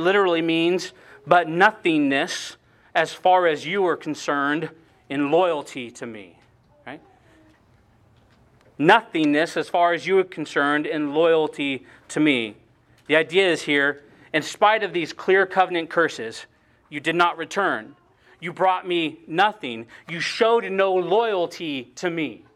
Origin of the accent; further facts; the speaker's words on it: Seattle, Washington, United States; I mean, I was from Seattle, right? I wasn't thinking about corn.